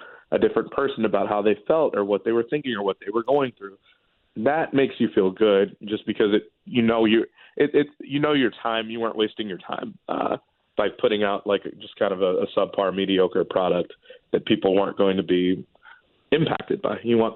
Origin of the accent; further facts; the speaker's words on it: Chicago, Illinois, United States; I mean, I grew up in Chicago, but I was 4 when the Knicks hired Pat Riley.